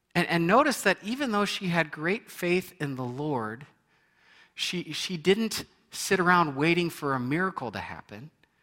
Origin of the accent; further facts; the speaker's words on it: Nebraska, United States; I grew up in Nebraska, working in cornfields.